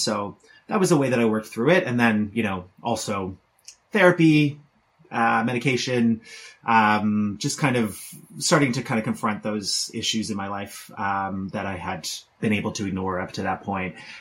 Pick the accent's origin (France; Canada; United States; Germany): Canada; Dartmouth, Nova Scotia; and then we played in Montreal, in Dartmouth, my hometown, in Anakinish, in St. Andrews, Fredericton, Woodstock, and St. John as well.